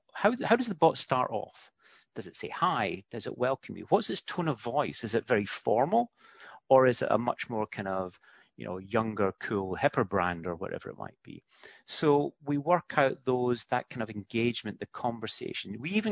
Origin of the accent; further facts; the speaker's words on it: United Kingdom; I wasn't sure if it's being a Brit that when I come to HQ